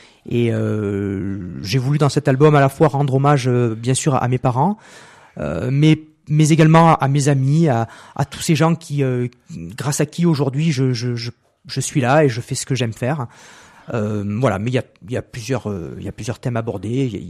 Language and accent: French; Marseille, Provence-Alpes-Côte d'Azur, France; Comme vous le disiez, je suis marseillais